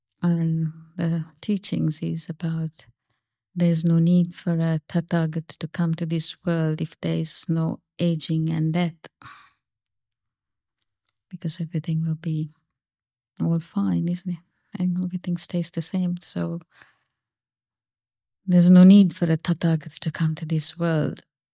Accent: Sri Lanka; I mean, growing up in Sri Lanka, it's something whenever there's a death in the suburbs, they put a banner

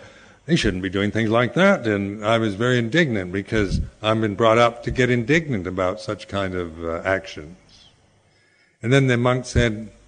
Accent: United States; Being from an American background, the thing that I found was that you tend to think that the way you think is the way everybody else does.

